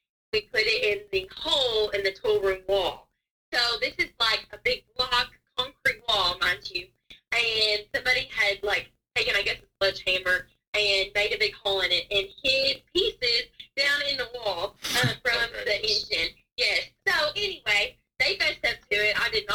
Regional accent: Cincinnati, Ohio, United States; now in Kentucky, United States; I live in far western Kentucky. I'm originally from Cincinnati, so maybe some of y'all know where that is.

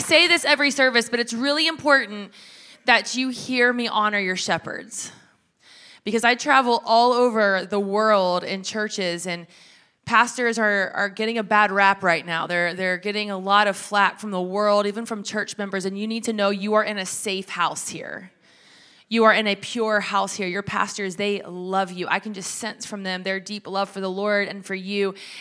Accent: Kentucky, United States; I am from Kentucky. I love to eat. That is a true thing about the South.

